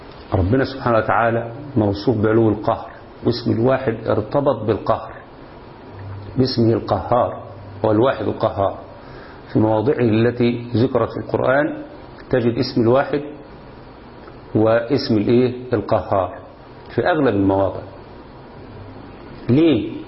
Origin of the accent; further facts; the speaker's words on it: Egypt; عندنا في مصر